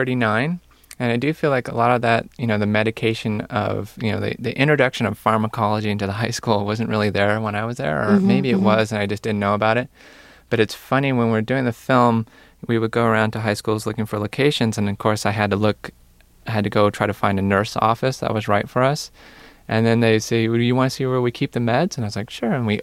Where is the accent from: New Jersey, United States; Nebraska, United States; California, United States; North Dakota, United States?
California, United States; Santa Barbara; growing up in Santa Barbara, being a 13-year-old, it's definitely one of your options that's out there.